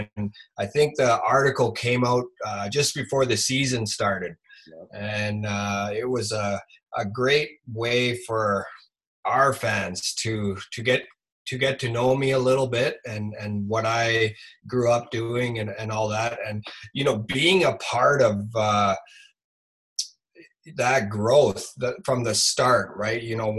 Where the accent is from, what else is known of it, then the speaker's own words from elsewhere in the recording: Nunavut, Canada; But that being said, you know, growing up in Nunavut has kept me grounded, kept me true to my roots